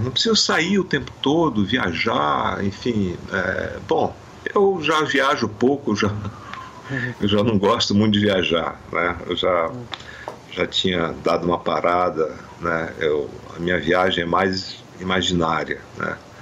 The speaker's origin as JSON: {"language": "Portuguese", "region": "Amazon", "country": "Brazil", "said": "eu sou da Amazônia e lá a relação com o tempo é diferente, porque é muito diferente de São Paulo, por exemplo, né? Então, por causa do rio, da natureza, da água..."}